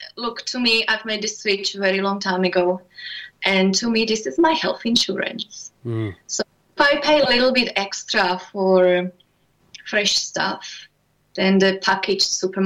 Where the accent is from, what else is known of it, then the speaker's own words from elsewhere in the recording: Czechia; English is a second language; I grew up in the Czech Republic in a little village.